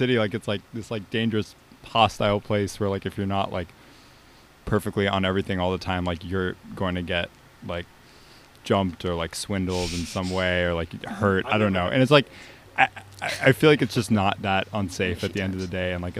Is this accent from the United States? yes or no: yes; New York, United States; so I'm from New York. Everyone talks about New York like, oh, word.